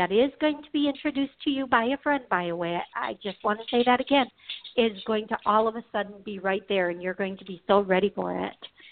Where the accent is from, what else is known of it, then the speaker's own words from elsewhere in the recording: Milwaukee, Wisconsin, United States; because I'm from Milwaukee